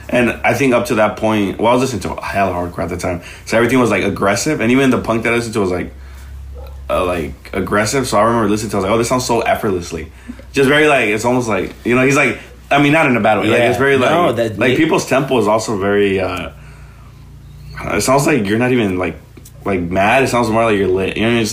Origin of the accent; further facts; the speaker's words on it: Los Angeles, California, United States; I'm from South Central LA, so like everybody loves